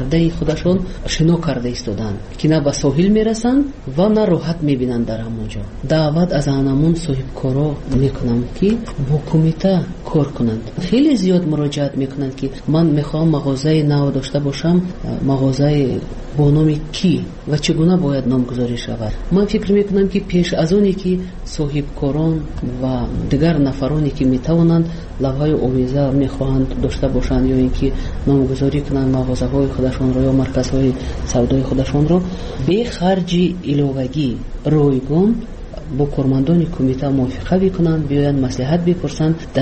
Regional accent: Tajikistan; first language Tajik; این علاقه از نگاه قانونگذاری جمهوری تاجیکستان تحقیر نسبت به زبان من است، زبان مادری من است

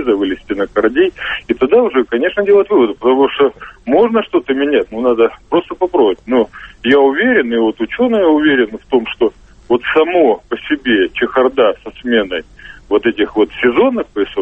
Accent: Siberia, Russia; я сам, например, родом из Сибири и, так сказать, знаю это все не понаслышке.

